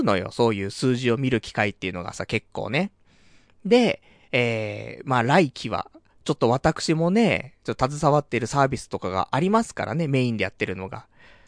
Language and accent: Japanese; Saitama, Japan; 私もともと出身埼玉ですから、埼玉は大宮ね、